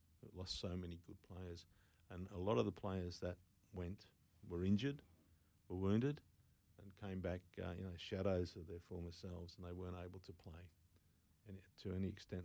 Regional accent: Queensland, Australia; I grew up in Queensland, so I did actually see a lot of people move from soccer to rugby league, kids.

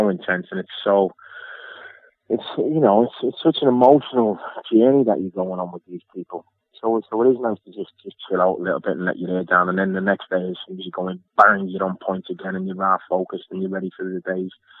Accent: North West England, United Kingdom; accent: Scouse; because he's another little scouser, so me and Phil used to have a laugh

